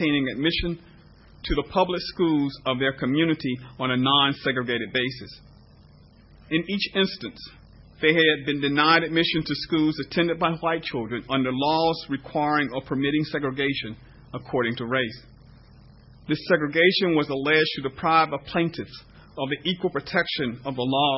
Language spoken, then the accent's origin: English; Virginia, United States; born there; Well, I was born in 1955. I was born in Virginia in 1955, and I would say I'm a product of all deliberate speed.